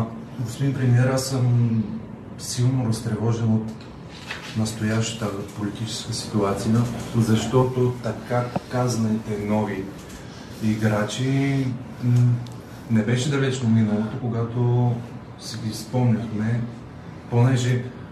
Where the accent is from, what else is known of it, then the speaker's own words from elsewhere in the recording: Stamboliyski, Plovdiv Province, Bulgaria; На 34 години съм от Стамбулийски. Това е Пловдив област.